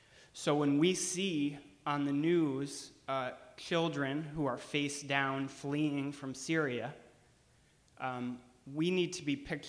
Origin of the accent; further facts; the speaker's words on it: Auburn, New York, United States; I'm from Auburn, New York.